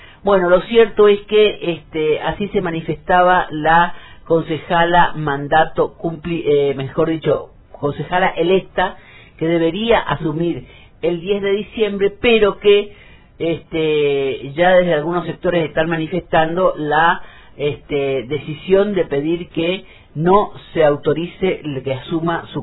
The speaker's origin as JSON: {"language": "Spanish", "region": "Misiones", "country": "Argentina", "said": "respetando la democracia y defendiéndola como argentinos y como misioneros."}